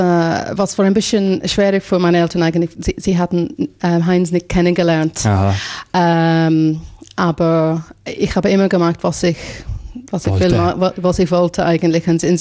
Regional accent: Ireland; German is a second language; now in Switzerland; ich komme aus Land auch. Mein Dorf hat wahrscheinlich 500 Leute da.

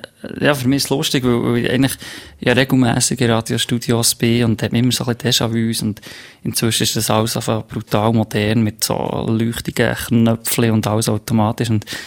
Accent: Bern, Switzerland; Ich bin auf einem Bauernhof aufgewachsen im Emmental

